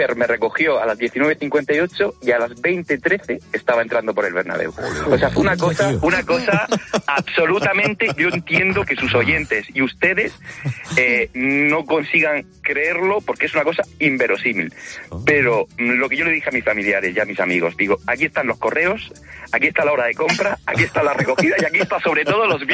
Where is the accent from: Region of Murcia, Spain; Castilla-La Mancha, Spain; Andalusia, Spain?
Region of Murcia, Spain; Murcia; yo me encontraba por circunstancias en Madrid, yo soy de Murcia